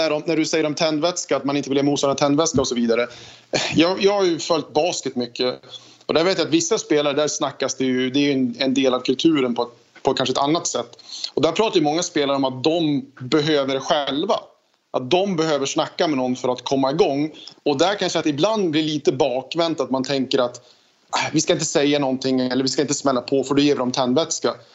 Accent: Stockholm, Stockholm County, Sweden

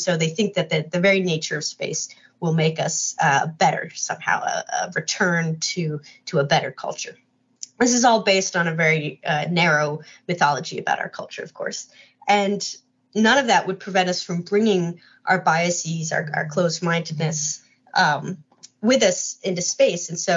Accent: United States; And I would never have considered that as a feasible possibility here on Earth, especially as an American.

